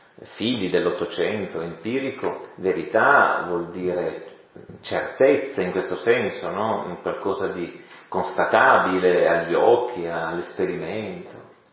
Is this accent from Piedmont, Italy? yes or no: yes; Turin, Piedmont, Italy; born there; io nato in Occidente, nato in Italia, nato a Torino, da famiglia cattolica da millenni